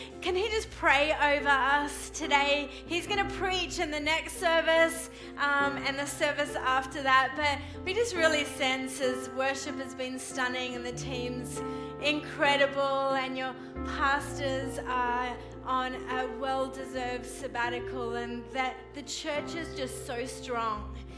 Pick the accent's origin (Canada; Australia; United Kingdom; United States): Australia; Sydney, New South Wales; moved away as an adult; And we are from Sydney, born and raised 30 years in Sydney, Australia.